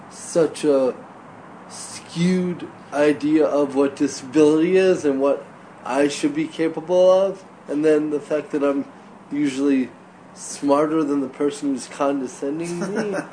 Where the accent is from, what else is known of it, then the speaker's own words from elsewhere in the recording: St. Paul, Minnesota, United States; also born or lived in Cameroon; I grew up in St. Paul. I was actually born in Cameroon, West Africa.